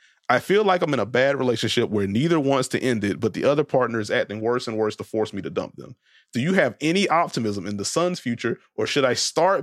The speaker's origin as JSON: {"language": "English", "town": "Boston", "region": "Massachusetts", "country": "United States", "said": "I'm from Boston, so they're my geographically closest team"}